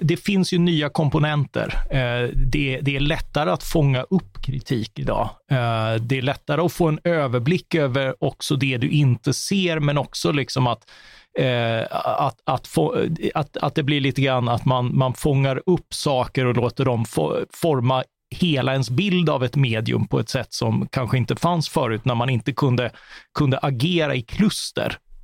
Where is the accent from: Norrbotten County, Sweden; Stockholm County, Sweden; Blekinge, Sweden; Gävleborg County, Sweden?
Blekinge, Sweden; Karlskrona; för de finns ju inte i Karlskrona där jag växte upp.